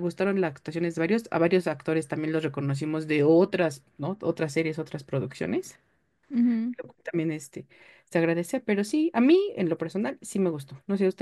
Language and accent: Spanish; Mexico; como mexicana, el acento colombiano de todos modos es como que de repente hay cositas que se me pueden ir.